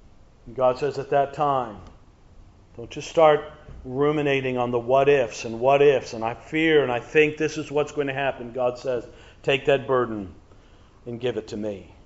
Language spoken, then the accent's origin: English; United States; Now, because I'm from America and we like to brag that everything's bigger, we got watermelons this big in America.